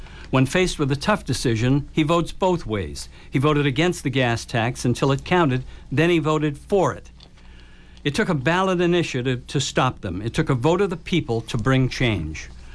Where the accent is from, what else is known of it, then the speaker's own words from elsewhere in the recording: Pembroke, United States; I grew up in Pembroke, went to Pembroke schools